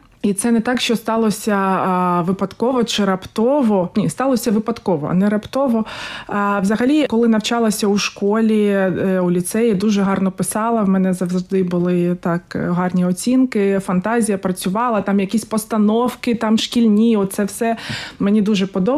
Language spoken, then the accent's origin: Ukrainian; Mariupol, Donetsk Oblast, Ukraine; І так, як ми з Маріуполя, а на час, коли взагалі пройшла перша анексія Криму і пішли ці події у Маріуполі, у Донецьку, ми жили у Донецьку